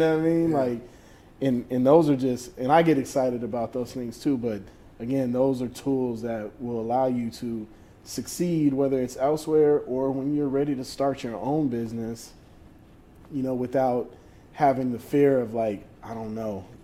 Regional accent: New Orleans, Louisiana, United States; I think about, you know, growing up in New Orleans.

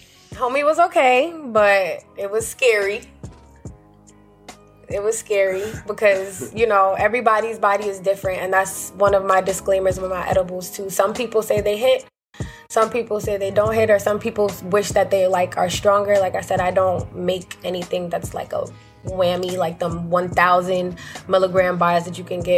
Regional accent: Jamaica; And I'm Jamaican

